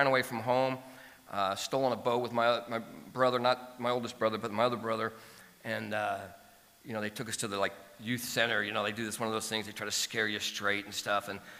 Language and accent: English; Stockton, California, United States; So I came, I grew up in Stockton, California. This is nothing, if you're from California, it's a place to be from.